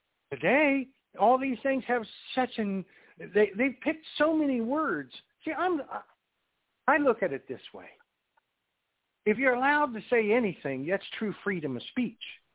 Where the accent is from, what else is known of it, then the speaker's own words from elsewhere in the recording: West Virginia, United States; Hey, I grew up in West Virginia. You know I grew up in West Virginia. We're supposed to be dumb hillbillies, right?